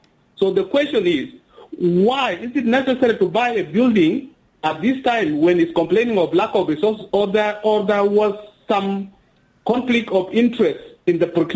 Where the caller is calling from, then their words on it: Juba, Central Equatoria, South Sudan; currently in Juba.